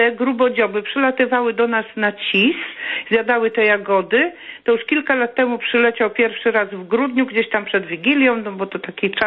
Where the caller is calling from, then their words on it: Bydgoszcz, Kuyavian-Pomeranian Voivodeship, Poland; bo ja z Bydgoszczy telefonuję